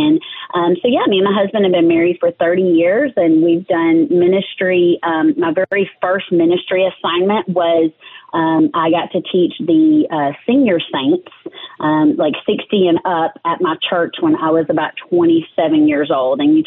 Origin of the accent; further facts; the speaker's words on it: Nashville, Tennessee, United States; also born or lived in Mississippi; So, I grew up in Nashville. My dad is actually in the music business. We moved here on my first birthday. So I'm originally a Mississippi girl.